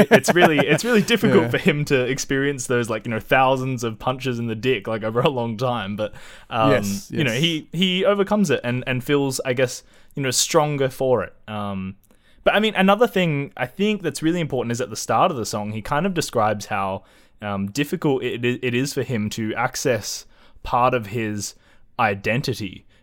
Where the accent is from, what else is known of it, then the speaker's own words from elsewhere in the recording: Australia; I mean, you know, as much as Australian hip-hop particularly gets a bad rap, I think we have held off on that, I think, a little bit better than our American counterparts.